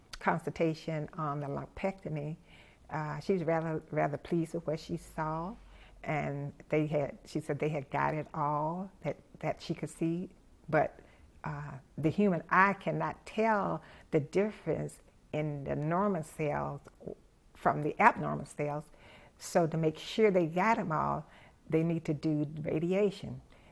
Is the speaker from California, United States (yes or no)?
no; Macon, Georgia, United States; I was born in Macon, Georgia, and grew up there.